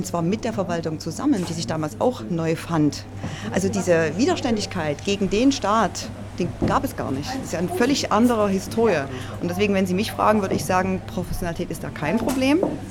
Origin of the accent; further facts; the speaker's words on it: Saxony, Germany; Jetzt fragen Sie mich und ich komme aus Sachsen. Wir haben ein anderes Verständnis.